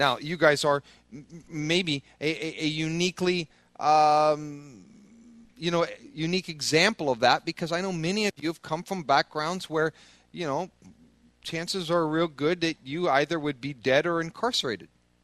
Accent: Midwest, United States; Who are you today? Well, I'm a Midwesterner.

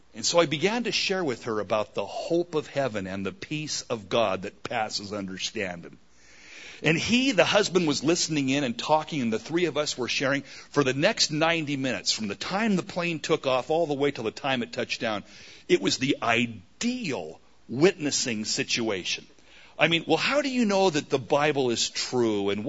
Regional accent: Campbell, California, United States; I grew up in Campbell, went to a church in Los Gatos.

